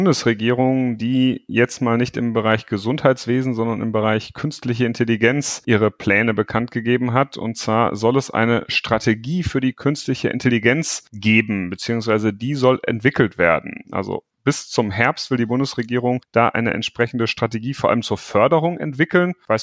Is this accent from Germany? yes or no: yes; North Rhine-Westphalia, Germany; also born or lived in Ruhr; Ich komme weg aus dem Münsterland, habe aber auch eine Zeit im Ruhrgebiet verbracht.